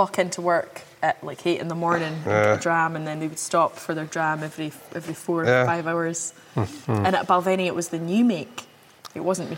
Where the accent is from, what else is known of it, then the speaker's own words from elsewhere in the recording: Scotland, United Kingdom; I grew up on the Isle of Lewis. It was my first summer back home from uni